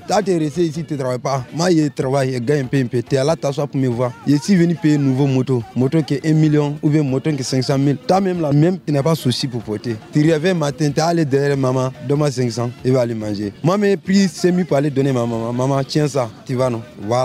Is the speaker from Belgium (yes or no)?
no; Mali; Non, moi, je viens de Mali.